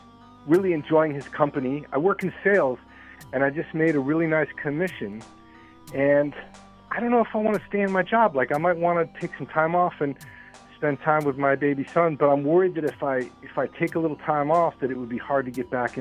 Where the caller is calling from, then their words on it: Brooklyn, New York, United States; I'm calling from Brooklyn.